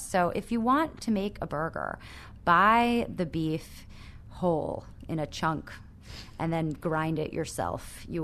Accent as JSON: {"language": "English", "region": "New York", "country": "United States", "said": "I'm from Orange County, New York, and we have an Orange County State Fair"}